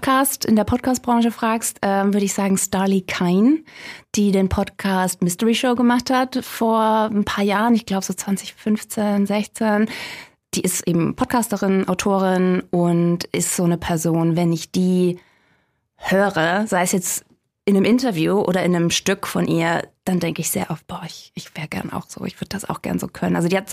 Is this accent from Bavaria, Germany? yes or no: yes; Gunzenhausen, Bavaria, Germany; Also ich komme aus der Ecke Gunzenhausen, wenn dir das was sagt.